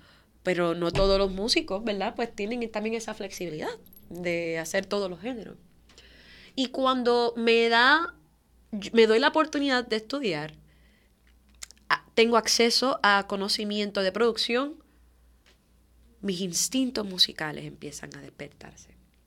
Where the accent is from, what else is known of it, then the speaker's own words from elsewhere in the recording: Puerto Rico; Como cantante puertorriqueña